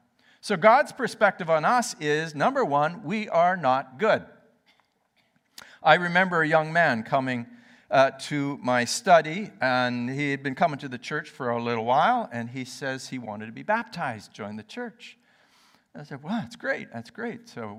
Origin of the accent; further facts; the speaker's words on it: Canada; I grew up in Canada, in a Baptist church.